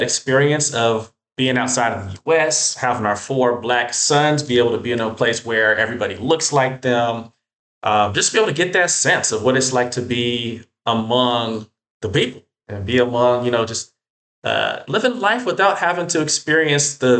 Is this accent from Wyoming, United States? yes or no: no; Seattle, Washington, United States; we're originally from the Seattle area in Washington State.